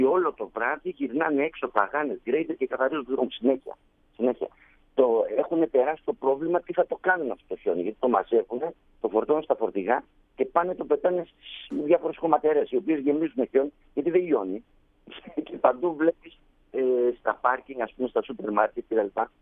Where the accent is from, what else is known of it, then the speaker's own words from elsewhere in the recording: Serres, Central Macedonia, Greece; now in Winnipeg, Canada; Δηλαδή, το μείον 15 εδώ είναι σαν το 0 στην πατρίδα μου στα Σέρας.